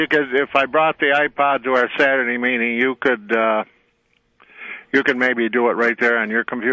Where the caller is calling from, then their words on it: Rochester, New York, United States; Rochester.